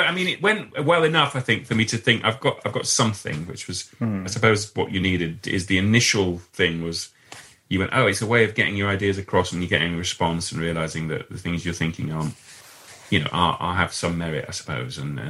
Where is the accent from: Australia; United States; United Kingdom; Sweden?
United Kingdom; Leeds, Yorkshire and the Humber; In Leeds, where I grew up in Leeds, yeah.